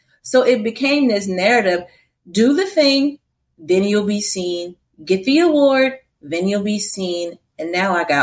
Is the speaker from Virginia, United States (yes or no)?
yes; Portsmouth, Virginia, United States; So I grew up in Portsmouth, Virginia.